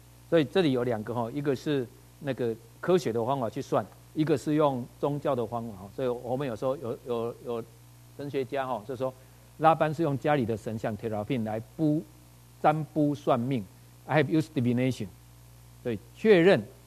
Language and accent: Chinese; Taiwan; 我们台湾人就是这样，我们派的神明就希望是这样嘛。